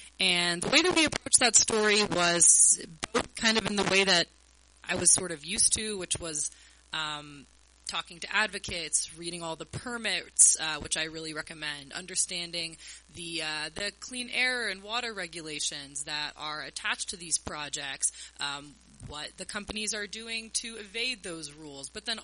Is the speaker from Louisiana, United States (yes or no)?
yes; Louisiana, United States; we grew up being told in Louisiana, like, we're losing this many football fields a minute or an hour.